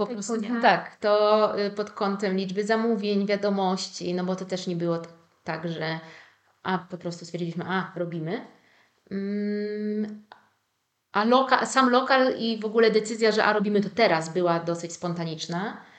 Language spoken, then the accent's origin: Polish; Szczecin, West Pomeranian Voivodeship, Poland; ja jestem ze Szczecina na przykład